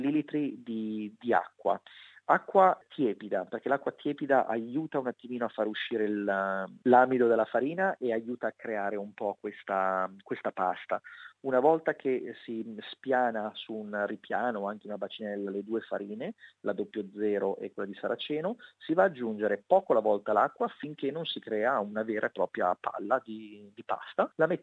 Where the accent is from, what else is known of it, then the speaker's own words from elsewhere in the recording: Milan, Lombardy, Italy; io sono lombardo al 110%, sono di Milano